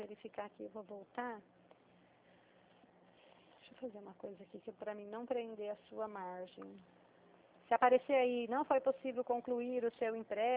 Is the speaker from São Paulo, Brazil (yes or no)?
yes; Dracena, São Paulo, Brazil; Eu sou de Dracena, interior do estado de São Paulo.